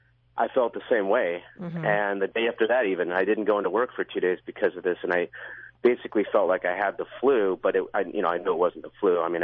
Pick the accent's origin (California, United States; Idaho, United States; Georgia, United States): California, United States; San Diego; I'm from San Diego, California